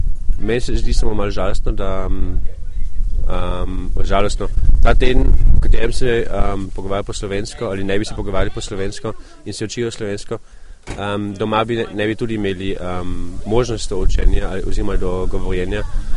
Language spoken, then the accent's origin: Slovenian; Carinthia, Austria; avstrijske Koroške, tudi govorim nemško